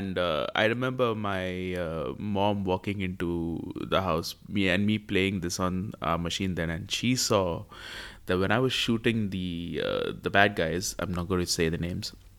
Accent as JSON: {"language": "English", "country": "India", "tie": "born or raised there", "lives_now": "United Arab Emirates", "said": "So I grew up in India. I didn't grow up here in the UAE."}